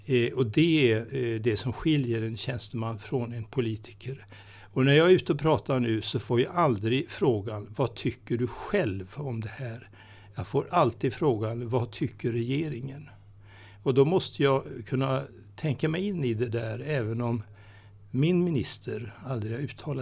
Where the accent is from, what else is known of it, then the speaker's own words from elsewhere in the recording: Västra Götaland County, Sweden; jag är 4 mil norr om Göteborg.